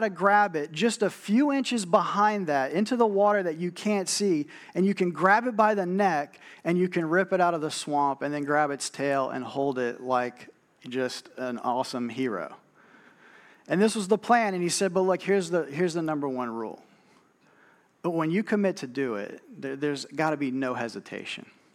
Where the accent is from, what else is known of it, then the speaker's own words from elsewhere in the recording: New Iberia, Louisiana, United States; Growing up in New Iberia, I was often out just in the country with a lot of time and nothing to do.